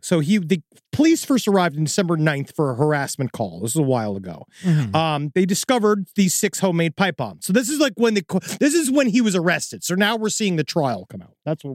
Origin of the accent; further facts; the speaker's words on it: Quebec, Canada; I came from Settle, which is a small city in northern Quebec